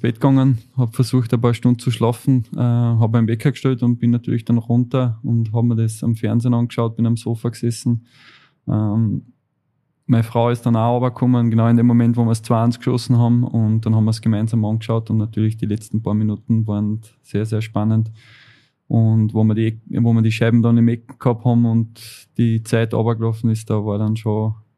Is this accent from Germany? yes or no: no; Austria; born there; Aber ich glaube, ich bin der einzige gebürtige Österreicher, wo das bis jetzt geschafft hat.